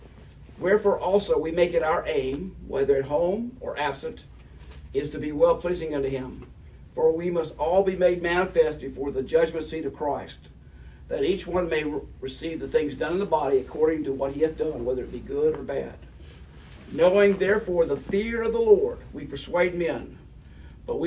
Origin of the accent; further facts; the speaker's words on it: the South, United States; When I was raised in the Baptist church in the South, my grandmother would always take me to Bible meetings, services, and revivals.